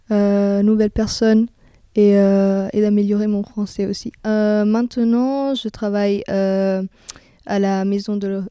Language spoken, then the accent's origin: French; Italy; French is a second language; j'ai 20 ans et je suis italienne.